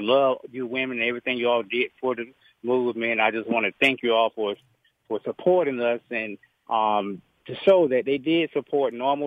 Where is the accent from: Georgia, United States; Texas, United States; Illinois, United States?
Georgia, United States; Atlanta; I really didn't realize that we were spoiled, I guess, growing up in Atlanta